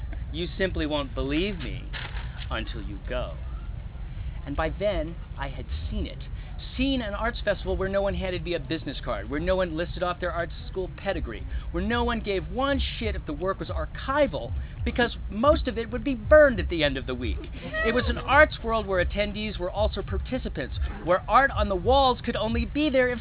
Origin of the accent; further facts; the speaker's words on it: Southwest, United States; growing up in the Southwest, within 52 miles of 23 different Pueblo cultures